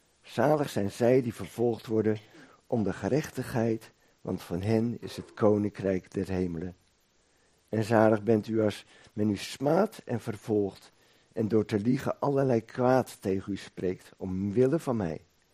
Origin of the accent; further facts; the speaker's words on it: Almere, Flevoland, Netherlands; hier in de hoek van Holland en omgeving, of in Almere waar ik vandaan kom